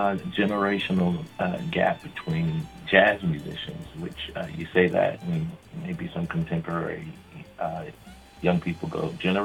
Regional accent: Florida, United States; No, I'm not. I'm actually from Florida, but I'm coming in from Texas where my spouse was getting her PhD.

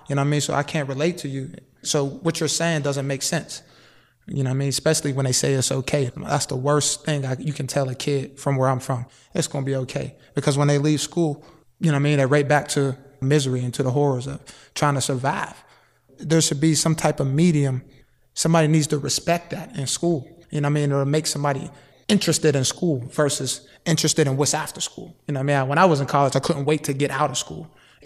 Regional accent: Wilkinsburg, Pennsylvania, United States; It was a good childhood. I'm from Wilkinsburg, born and raised.

